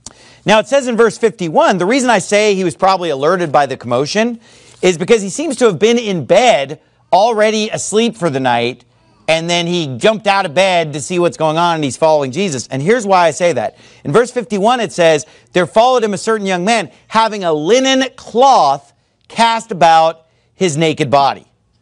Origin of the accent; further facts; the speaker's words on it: California, United States; I've seen them. I grew up seeing them in California.